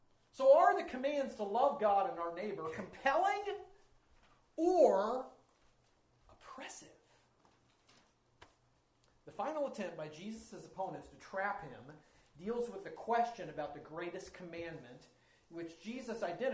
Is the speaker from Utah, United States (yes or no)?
no; Cincinnati, Ohio, United States; born there; and I was born in Cincinnati, so I will always be a Cincinnati Reds fan